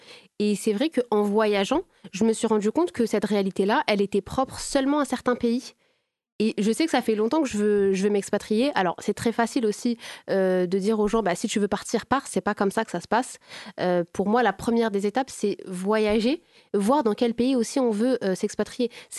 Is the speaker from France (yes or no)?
yes; France; also born or lived in Tunisia; moi pour le coup je suis née en Tunisie, je suis arrivée, j'avais un an, donc moi c'est, voilà, quand je dis je retourne, en fait ce qui est cool avec moi c'est que je dis je retourne en France et je retourne en Tunisie